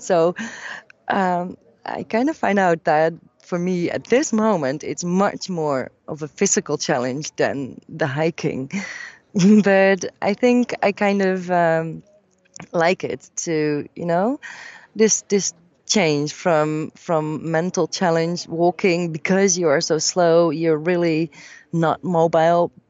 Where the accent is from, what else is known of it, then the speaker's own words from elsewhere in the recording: Netherlands; English is a second language; maybe it's because I'm from the Netherlands, the flat country